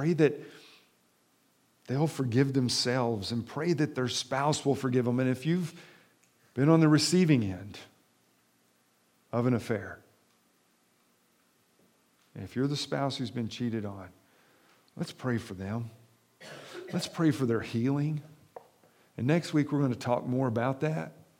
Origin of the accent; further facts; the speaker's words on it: Kentucky, United States; I'm not a trained counselor. I'm a hillbilly from Kentucky.